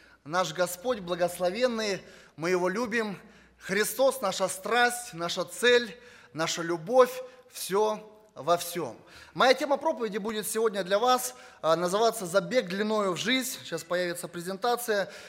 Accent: Irkutsk, Irkutsk Oblast, Russia; я сам коренной сибиряк, родился в городе Иркутске, рядом озеро Байкал, соседи Улан-Удэ, Чита, Красноярск, Алтай. Сибиряк коренной

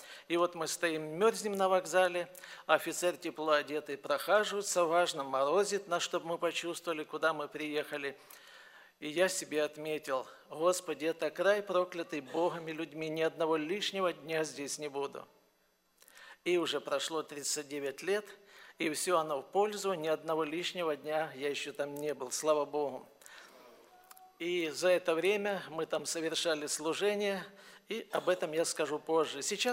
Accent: Kharkiv, Kharkiv Oblast, Ukraine; born there; Мы уроженцы города Харькова

